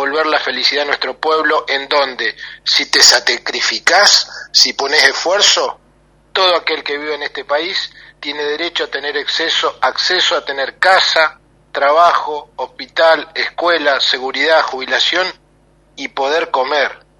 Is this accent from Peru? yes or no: no; Neuquén, Argentina; yo soy de Neuquén, tenemos Vaca Muerta.